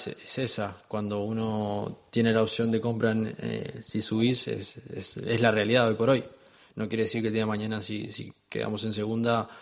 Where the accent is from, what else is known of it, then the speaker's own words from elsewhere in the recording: Uruguay; yo recuerdo cuando era chico, iba al clásico en Uruguay y estábamos todos mezclados y no había problema.